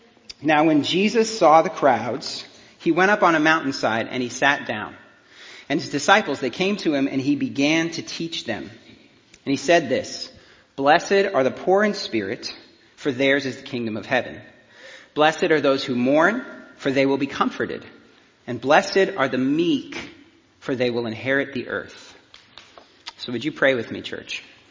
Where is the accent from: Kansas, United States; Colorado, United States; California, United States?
Colorado, United States; Denver; I'm from Denver, where the sun shines in January.